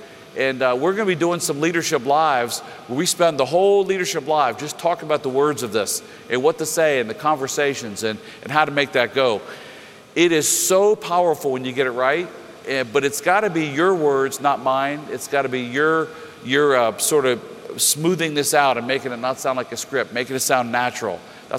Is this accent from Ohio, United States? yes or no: yes; Cincinnati, Ohio, United States; I'm from Cincinnati, and I invited people from, you know, probably a 100-mile radius